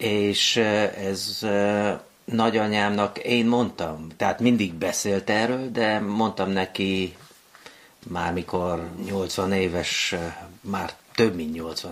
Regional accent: Baia Mare, Maramureș, Romania; also born or lived in Israel / Germany; now in Hungary; De igen, ott születtem, és 7 éves koromig voltam a szüleimmel ott, és azután elkerültünk Nagybányára, és azután Izraelbe.

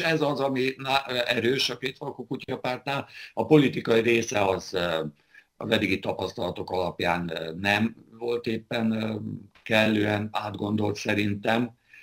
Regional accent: Mohács, Baranya, Hungary; also born or lived in Budapest; Mohácsra, az én szülővárosomba költöztünk

